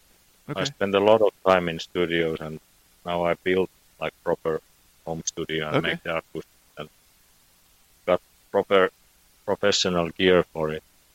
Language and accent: English; Finland; first language fi; English is a second language; Yeah, my native tongue is Finnish, so it's Suomi. But I've always made songs in English language.